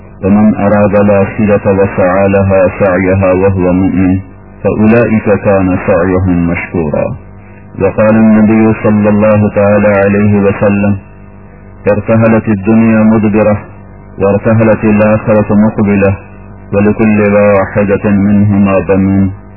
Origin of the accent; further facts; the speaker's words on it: Pakistan; born there; نہ میں پاکستان میں پیدا ہوا نہ یہ ہندوستان میں اپنی چاہت سے پیدا ہوا